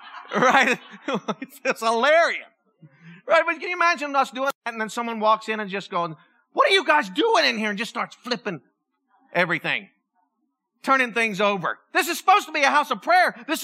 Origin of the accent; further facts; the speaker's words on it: Pennsylvania, United States; moved away; I started laughing because I'm from Pennsylvania. I remember you-ins and you guys and all that kind of stuff. I can't believe I used to say that.